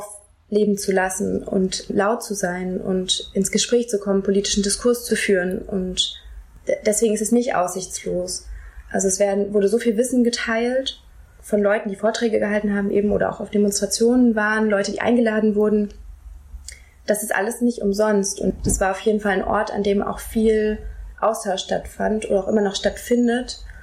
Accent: Hesse, Germany; Ich bin in Hessen aufgewachsen und habe oft Fluglärm um mich herum gehabt, auch im Wald.

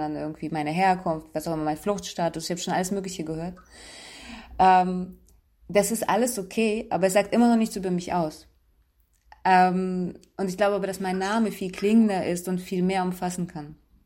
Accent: Germany; Keine Ahnung, ich bin Deutscher

